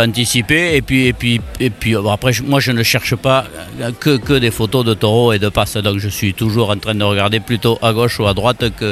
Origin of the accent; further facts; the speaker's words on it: Vic, France; born there; Je suis né à Vic, c'est peut-être un hasard qui fait que je m'intéresse aussi un petit peu à la tauromachie.